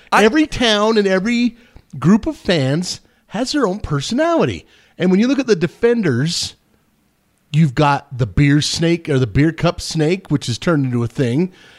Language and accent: English; United States; As an American sports fan, I should have the right to be a cheap bastard.